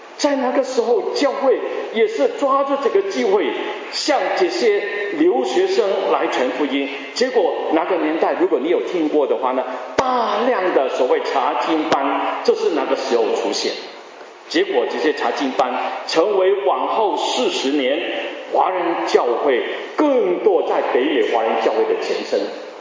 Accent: Hong Kong; 在60年代，我是从香港来的

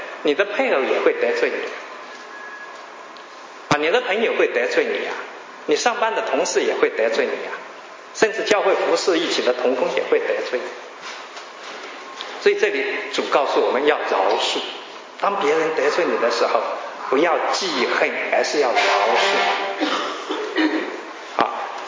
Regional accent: China; 我们中国人的文化里面就是缺乏这种在不同中能够共事的啊，这种传统也好，这种文化也好。

